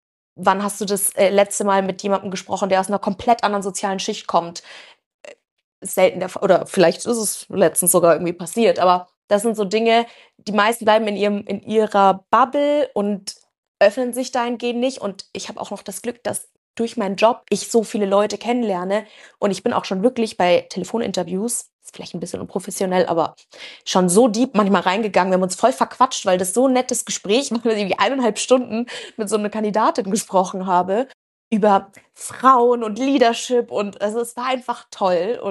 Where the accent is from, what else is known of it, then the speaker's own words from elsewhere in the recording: Germany; born there; meine Eltern kommen ja aus Griechenland, ich bin in Deutschland geboren.